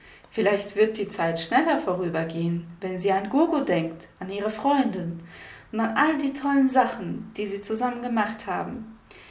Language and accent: German; Russia; und ich komme aus Russland.